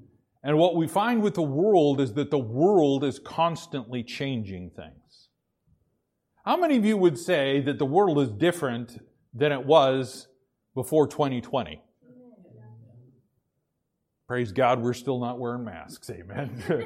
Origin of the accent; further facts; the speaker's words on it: Boise, Idaho, United States; I grew up in Boise, Idaho for a while, and I'm very familiar with what Mormons believe.